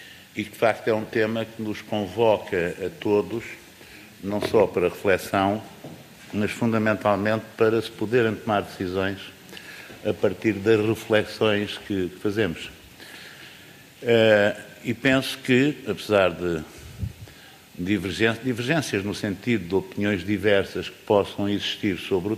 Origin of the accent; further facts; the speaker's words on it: Guimarães, Braga, Portugal; eu venho de Guimarães